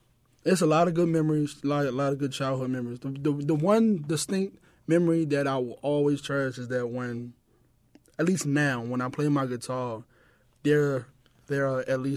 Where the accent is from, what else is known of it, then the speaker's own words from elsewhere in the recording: Baltimore, Maryland, United States; I grew up in Baltimore, west side of Baltimore, kind of like in the Lexington Terrace. I grew up in Lexington Terrace, which is like right there by Murphy Homes when the building was up before they knocked it down.